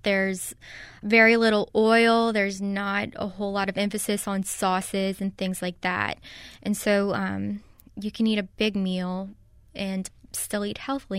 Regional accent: United States; I was a little bit apprehensive about what their reaction would be to me as an American

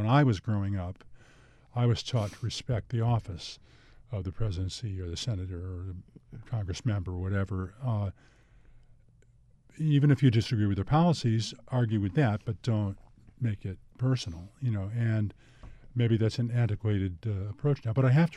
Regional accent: Elmira, New York, United States; No, I was raised in Elmira, New York, where he worked for Westinghouse.

